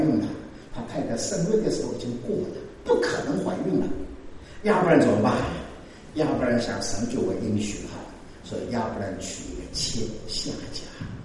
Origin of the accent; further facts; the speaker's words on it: China; 这个我们中国人养育儿女了，5件大事哦，不容易的